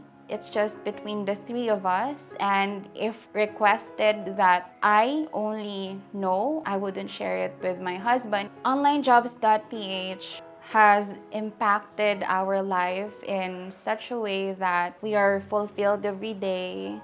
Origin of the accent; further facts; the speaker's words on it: Gamay, Eastern Visayas, Philippines; English is a second language; So I grew up in Gamay, Northern Samar. It's actually a very far-flung area, 8 hours away from the nearest airport.